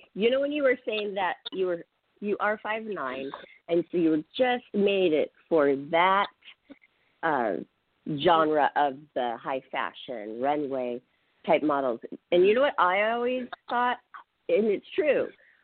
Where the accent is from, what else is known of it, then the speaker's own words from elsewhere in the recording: Pacific Northwest, United States; So, yes, we're from the Great Northwest, which is an amazing place to be from.